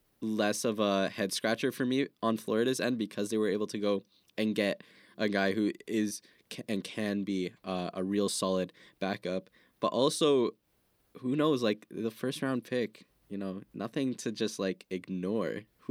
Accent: Canada; You know, as a Canadian, I am a little sad

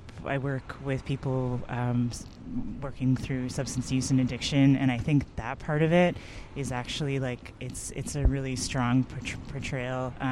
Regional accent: North York, Ontario, Canada; I mean, I grew up in North York. I went to high school in North mm-hmm. York.

